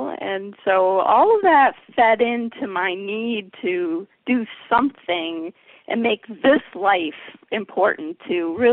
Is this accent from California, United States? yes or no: no; Wisconsin, United States; born there; Well, I was born in Wisconsin. So in the great Midwest here, but love being up north and with the changing seasons, and just love the woods.